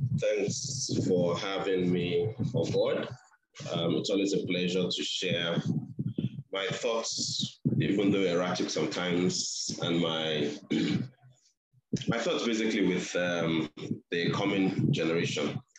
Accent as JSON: {"language": "English", "town": "Idimu", "region": "Lagos", "country": "Nigeria", "tie": "born or raised there", "also_born_or_lived": "Ketu", "said": "I was born in Kitsu, 41 at the Sakintoye Street, Kitsu. I lived there till I lived there for about 8-9 years. Then we moved to Idimu. We lived in Idimu for another 10 years, and then moved to Magodo"}